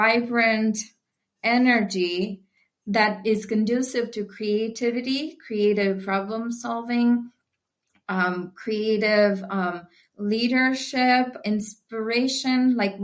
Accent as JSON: {"language": "English", "country": "India", "tie": "born or raised there", "said": "even though I grew up in India and I've heard of this concept of soul and all"}